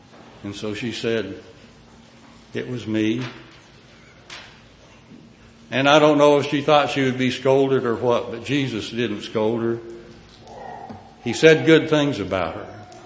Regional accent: the Ozarks, United States; Jeff, forgive me, I'm from the Ozarks. Not really that. I got my little bit of education in central Missouri, but I still sound like a hillbilly.

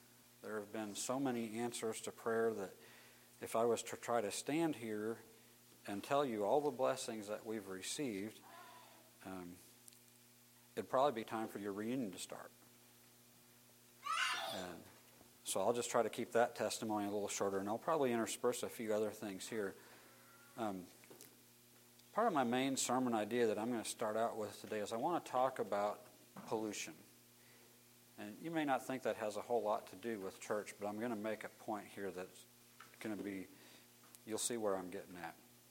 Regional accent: Wisconsin, United States; also born or lived in Houston, Missouri; now in Springfield, United States; That's my wife, Janine, in the green coat. We're from Springfield, Missouri. Originally, I'm from the Wisconsin area, and my parents moved to Houston, Missouri in 1978.

